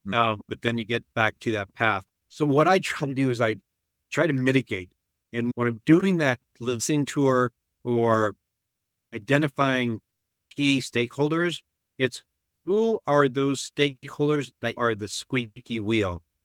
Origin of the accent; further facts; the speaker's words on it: United States; And I'm from the U.S.